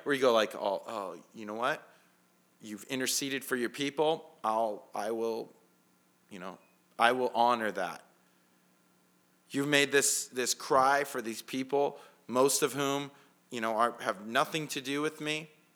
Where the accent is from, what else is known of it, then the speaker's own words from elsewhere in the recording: California, United States; we're from California, where it says, you know, 7 days in advance, it's going to rain for 4 days.